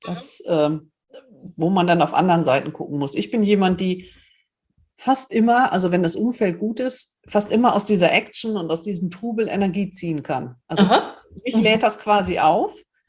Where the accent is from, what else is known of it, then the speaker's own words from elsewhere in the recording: Northern Germany, Germany; ich bin ein Norddeutscher, ich will an die Küste